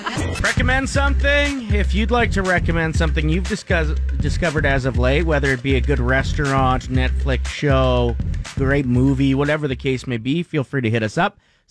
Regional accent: Maidstone, South East England, United Kingdom; She's from Maidstone, my hometown.

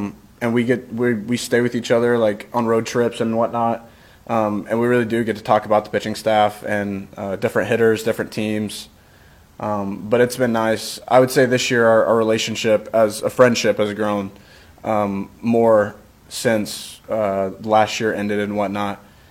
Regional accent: Texas, United States; growing up in Texas, a pretty good baseball school

